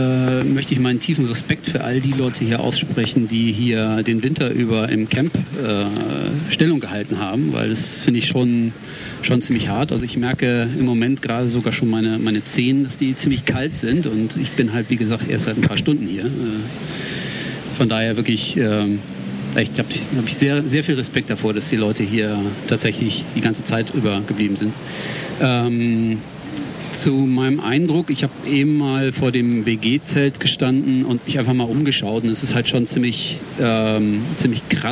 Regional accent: Würzburg, Bavaria, Germany; Ich komme aus Würzburg und bin auch kein wirklicher Occupier, sondern eigentlich eher von der Attack-Seite.

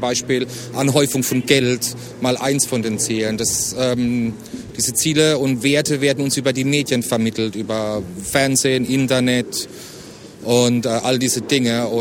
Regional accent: Mannheim, Baden-Württemberg, Germany; Wir kommen aus Mannheim

